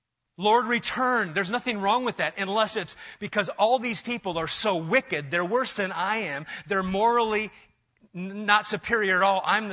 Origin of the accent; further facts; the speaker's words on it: Nebraska, United States; For instance, I grew up in Nebraska, and we just as soon beat up gay people.